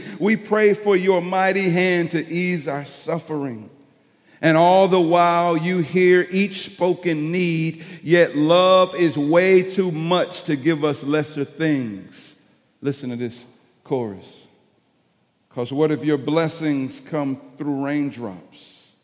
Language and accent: English; East St. Louis, Illinois, United States; So I was raised in East St. Louis. We moved to Texas, and the Lord saved me and pursued me in Louisiana